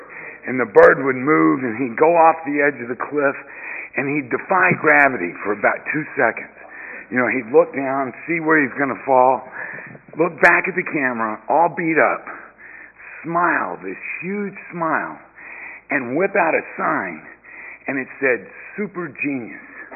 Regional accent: Beaumont, Texas, United States; I'm from Beaumont, Texas originally. Beaumont is 90 miles east of Houston. It's about where I'm from in Beaumont. It's about 4 miles from Louisiana state line.

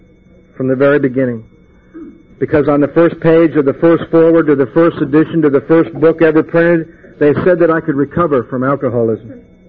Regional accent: Santa Monica, California, United States; I'm from Santa Monica.

